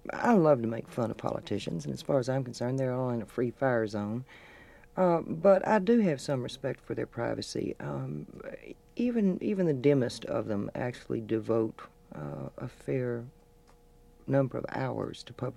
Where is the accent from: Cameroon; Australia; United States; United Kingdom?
United States; Texas; my political opinions aren't popular in my home state. Yes, I have over the years socialized with Texas politicians.